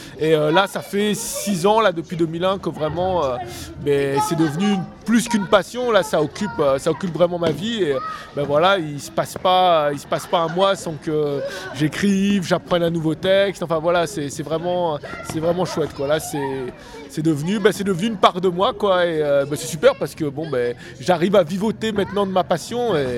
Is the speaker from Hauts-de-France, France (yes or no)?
yes; Roubaix, Hauts-de-France, France; donc je viens de Lille, Roubaix. Voilà, j'évolue un peu partout dans la métropole lilloise.